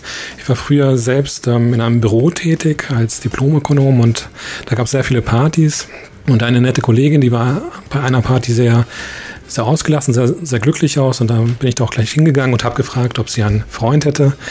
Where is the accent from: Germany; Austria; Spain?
Germany; ich komme aus Deutschland und ich beschäftige mich mit spiritueller Heilung